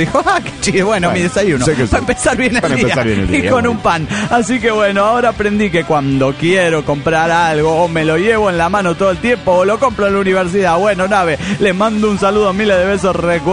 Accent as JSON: {"language": "Spanish", "region": "Mexico City", "country": "Mexico", "said": "del DF mexicano."}